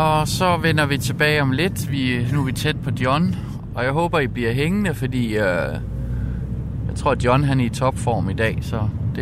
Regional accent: Jutland, Denmark

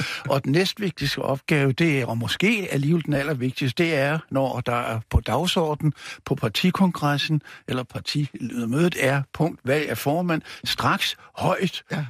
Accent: Capital Region of Denmark, Denmark; jeg kommer jo fra Københavns Vestegn, har boet derude et 50 år efterhånden

